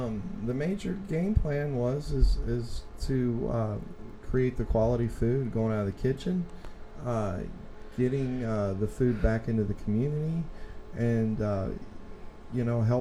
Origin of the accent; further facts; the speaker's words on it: Overland, Missouri, United States; As a kid, you know, growing up in the Overland and Woodson Terrace area, I spent some time, you know, around the industry, around my uncle.